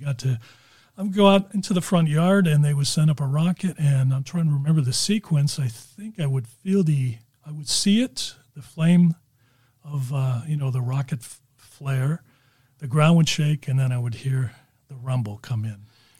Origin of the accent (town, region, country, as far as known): Dunedin, Florida, United States; born or raised there; also born or lived in Chicago / Miami / Melbourne